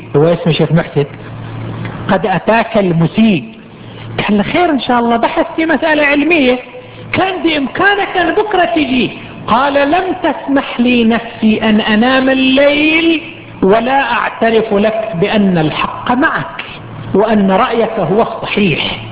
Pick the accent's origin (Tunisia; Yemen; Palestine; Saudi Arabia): Saudi Arabia; Qatif, Eastern Province; كان عندنا في القطيف